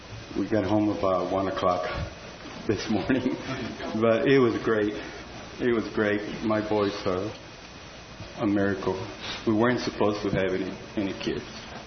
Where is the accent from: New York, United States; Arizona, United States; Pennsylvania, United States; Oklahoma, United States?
Arizona, United States; Yuma; And I grew up in Yuma, Arizona, which is only like 4.5 hours from the Grand Canyon, and I've never been to the Grand Canyon.